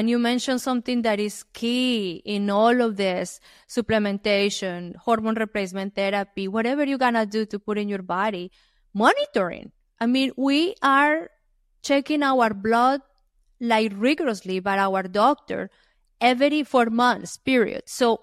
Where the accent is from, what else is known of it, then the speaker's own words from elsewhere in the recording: Colombia; I grew up in Colombia.